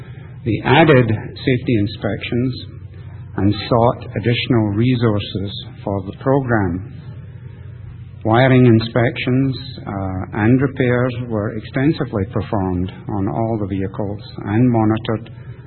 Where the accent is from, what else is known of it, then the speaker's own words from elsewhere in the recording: Scotland, United Kingdom; now in United States; Obviously, I'm from Scotland originally, and I came to this country and never regretted it.